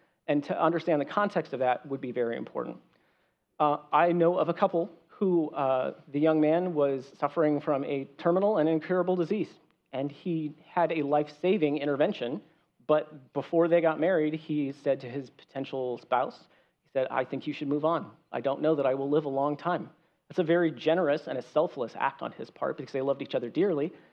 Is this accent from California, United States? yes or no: yes; California, United States; I grew up in California, where I was very close to Yosemite National Park